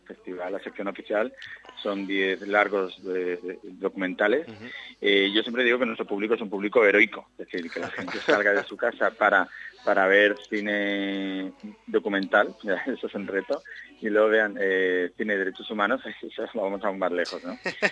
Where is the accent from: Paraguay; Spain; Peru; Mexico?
Spain; somos pioneros los españoles, somos innovadores y hay que hacerlo